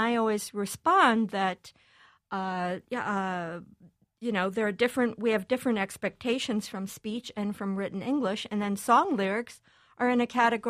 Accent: Iowa, United States; As you know, I'm from Iowa, and some friends just came to visit my husband and me from Iowa.

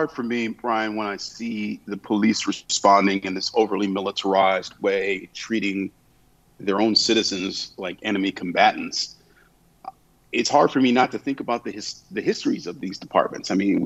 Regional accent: Cleveland, Ohio, United States; So, you know, in my hometown of Cleveland, I mean, we see their actions are virtually, you know, authoritarian in the last couple of days.

